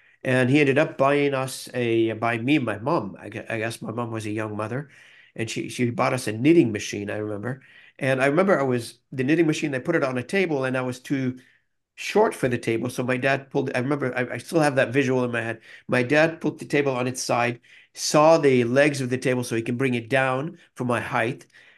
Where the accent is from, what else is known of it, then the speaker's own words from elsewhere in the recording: South Lebanon, Lebanon; moved away as an adult; So I grew up in a small town in the south part of the country. I was born in Beirut, but my parents moved around in the country.